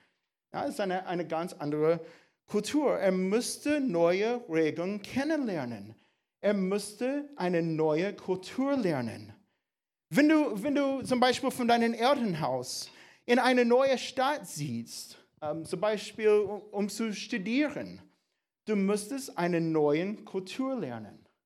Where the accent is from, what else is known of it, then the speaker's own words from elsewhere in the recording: United States; German is a second language; now in Germany; Als Amerikaner, ich habe mich für den einfachsten Weg entschieden.